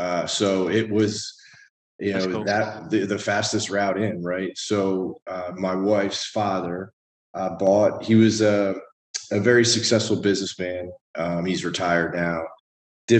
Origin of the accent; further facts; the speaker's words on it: Philadelphia, Pennsylvania, United States; now in Tampa, United States; I'm originally from Philadelphia. The Eagles just came down here to Tampa, where we're located, and laid a huge egg a couple weeks ago. So not great times in Philly, but Philly born and raised.